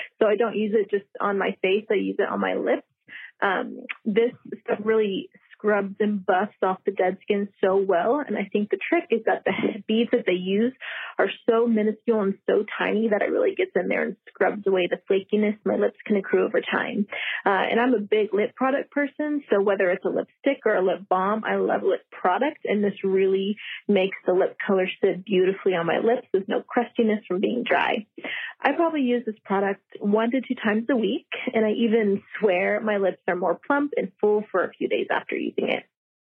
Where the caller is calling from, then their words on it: Texas, United States; I'm a listener from Texas.